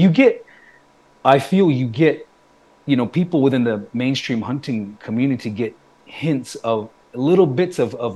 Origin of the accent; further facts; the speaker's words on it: Salt River, Arizona, United States; so I grew up on the Anakamir to Autham community, the Salt River. Our government name is Salt River Pima Maricopa Indian Community